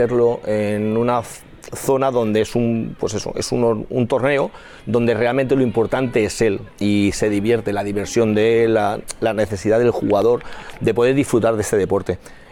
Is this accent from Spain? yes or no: yes; L'Hospitalet de Llobregat, Catalonia, Spain; nosotros somos de Hospitalet y preferimos hacer esto aquí que no tener que irnos a otro municipio